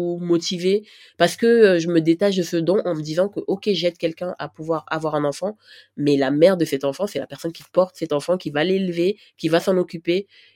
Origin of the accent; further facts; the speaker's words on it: Cameroon; Et moi, je suis camerounaise.